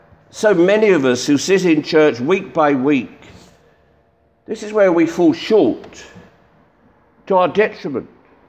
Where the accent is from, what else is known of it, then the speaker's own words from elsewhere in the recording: London, United Kingdom; remember I'm from London